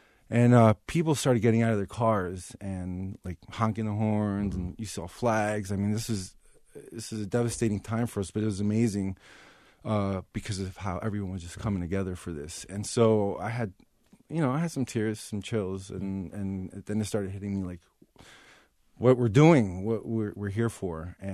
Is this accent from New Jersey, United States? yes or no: yes; New Jersey, United States; I was born and raised in Jersey, right?